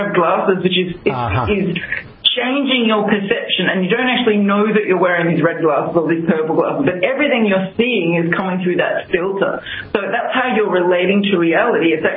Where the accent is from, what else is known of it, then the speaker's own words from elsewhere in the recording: Australia; I'm from Australia.